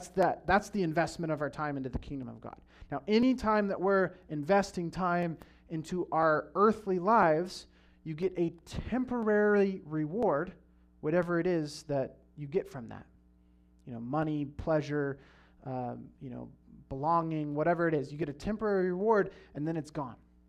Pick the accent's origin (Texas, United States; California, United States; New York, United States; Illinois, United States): California, United States; I grew up in the Central Valley near Fresno. We have good Mexican food in the Central Valley, and I grew up hating Mexican food.